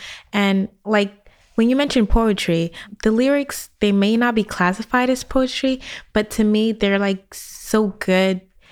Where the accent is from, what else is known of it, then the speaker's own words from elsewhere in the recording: Senegal; And I'm from Senegal, so I feel like the music over there, it just connects people together